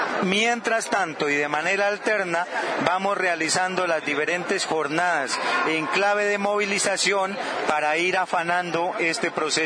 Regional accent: Colombia; como colombianos y colombianas tenemos

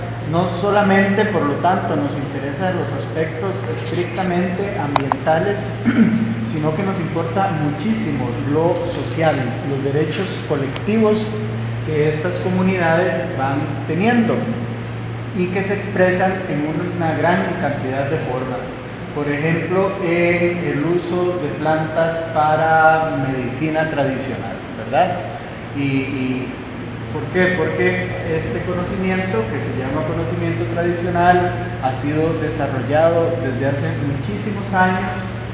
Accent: Costa Rica; en mi país, en Costa Rica, comemos mucho frijol.

